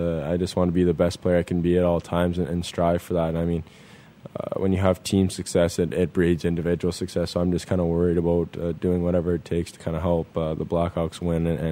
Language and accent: English; Western Canada, Canada; growing up in Western Canada, it's a little bit more country, and there's a lot of country influence out there and farms and that stuff.